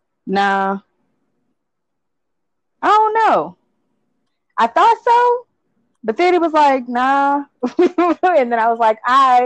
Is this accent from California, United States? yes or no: yes; Los Angeles, California, United States; now in Dallas, United States; I'm in Dallas. Yeah, I live in Dallas. I'm from California. From L.A.